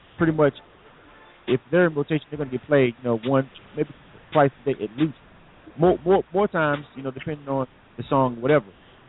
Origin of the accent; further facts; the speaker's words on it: the South, United States; It's not because I'm from the South.